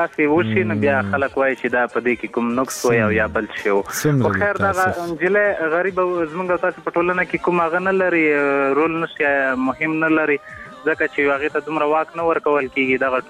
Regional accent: Paktia, Afghanistan; د همدې پکتیا یم. خصوصا زمونږ په پکتیا ولایت کې دغه مشکلات زیات دي.

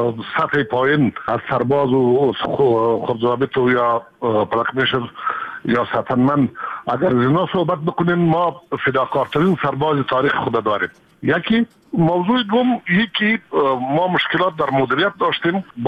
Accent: Afghanistan; همه ما افغان هستیم

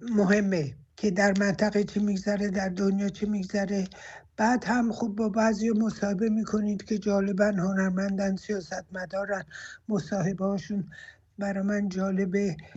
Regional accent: Iran; moved away; همون موقعی که از ایران آمدیم بیرون

